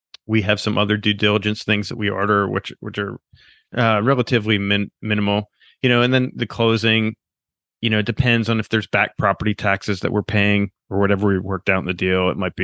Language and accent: English; Pennsylvania, United States; But you know, I grew up in Pennsylvania, so we didn't have a lot of waves there.